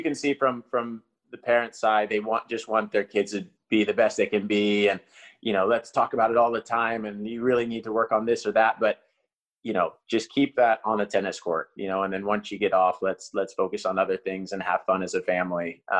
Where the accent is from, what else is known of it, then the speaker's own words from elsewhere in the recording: Oklahoma, United States; Like, I grew up in Oklahoma, so we drive from Oklahoma to Miami for a tournament, or Oklahoma to LA, or Oklahoma to New York.